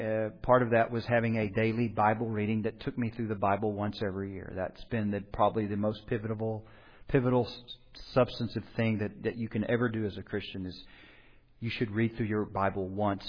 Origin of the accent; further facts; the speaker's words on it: Oklahoma, United States; So, I'm from Oklahoma, and in a particular part of Oklahoma, which is very different from just 1 hour north of me, from where I was in Oklahoma.